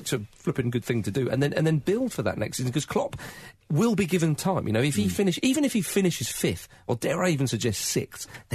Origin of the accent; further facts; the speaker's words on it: England, United Kingdom; We're English, we don't like that.